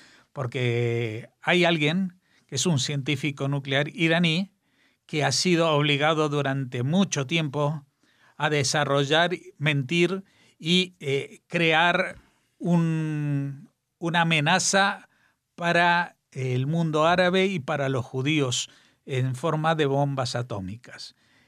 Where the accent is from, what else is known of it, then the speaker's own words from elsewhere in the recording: Spain; Nosotros como españoles, como gente que pagamos impuestos